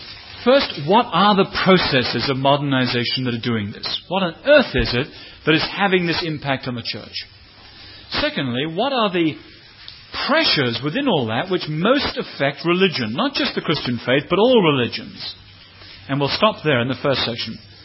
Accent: England, United Kingdom; I'm just taking them because I'm English and you're Australian.

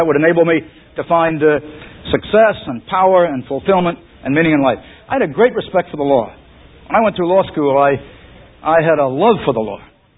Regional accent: United States; I grew up in America during the Great Depression

